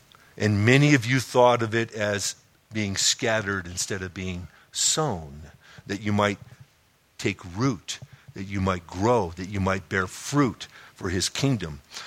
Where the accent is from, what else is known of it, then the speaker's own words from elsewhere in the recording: Los Angeles, California, United States; also born or lived in Chicago / Connecticut; The same in Connecticut, the same where I grew up in Los Angeles, and the same here.